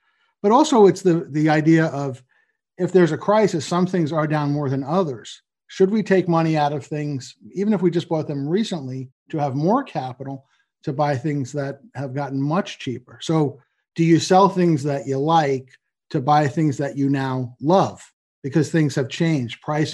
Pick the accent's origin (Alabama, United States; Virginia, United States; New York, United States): New York, United States; I'd never been outside the US. I grew up in New York and Long Island. I went to school in Boston. I had this job in New Jersey